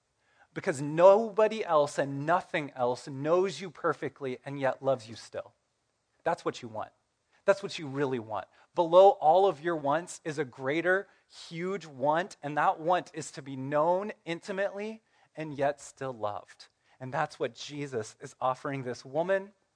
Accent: Missouri, United States; I'm from Missouri, and they have mosquitoes in Missouri.

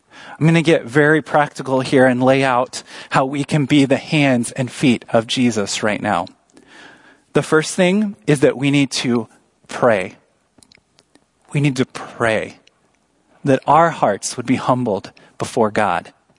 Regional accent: Missouri, United States; now in Iowa, United States; We're both from Missouri.

